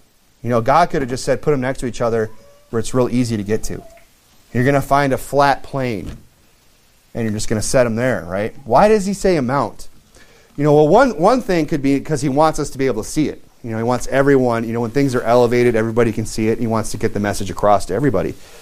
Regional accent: Michigan, United States; And because I'm from Michigan, where it's just one giant sand dune, where you could just dig with one hand.

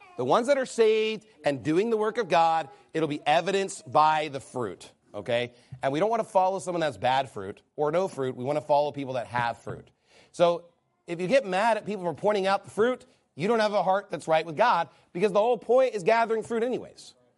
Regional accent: United States; Maybe it's like because I'm an American, I'm spoiled or something.

